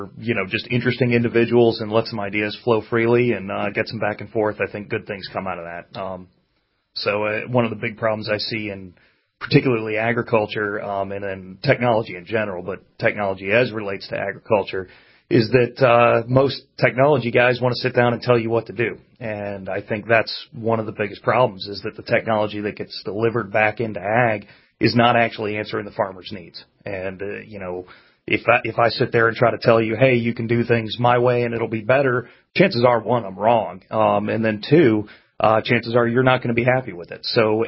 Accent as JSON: {"language": "English", "region": "New York", "country": "United States", "lives_now": "North Carolina, United States", "said": "So I live a little west of Raleigh-Durham, Chapel Hill area, kind of out in the country there, and originally from upstate New York."}